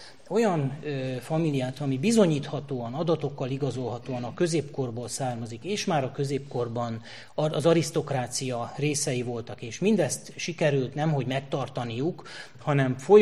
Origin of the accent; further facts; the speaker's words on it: Zalaszentgrót, Zala, Hungary; tőzsgyökeres zalaiként, én Zalaszentgróton nevelkedtem